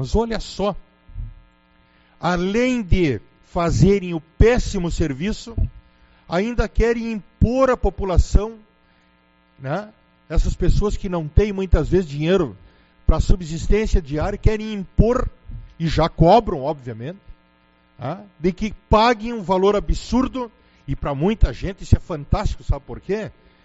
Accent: Uruguaiana, Rio Grande do Sul, Brazil; ganhando 2% dos miseráveis que somos nós de Uruguaiana

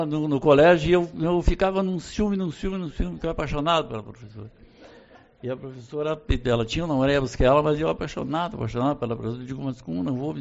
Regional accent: Cachoeira do Sul, Rio Grande do Sul, Brazil; Agradecer a minha terra natal, Cachoeira do Sul.

